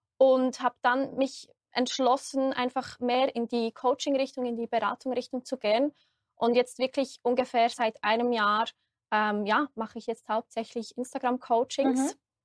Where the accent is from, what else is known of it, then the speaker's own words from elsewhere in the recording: Switzerland; ich komme aus der Schweiz, bin 29